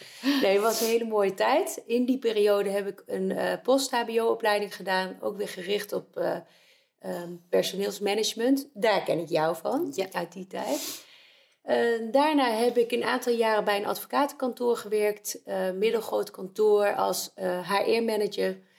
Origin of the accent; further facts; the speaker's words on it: Uden, North Brabant, Netherlands; also born or lived in Utrecht / Nijmegen; Heb lang in Brabant gewoond, in Uden. Ben opgegroeid daar. Ik ben daarna naar Den Bosch gegaan. Lange tijd in Nijmegen gewoond en inmiddels alweer 10 jaar in Bemmel.